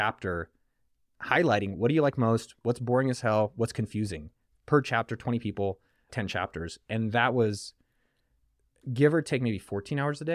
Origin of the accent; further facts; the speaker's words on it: California, United States; born there; I come from Silicon Valley. Like I was just born there.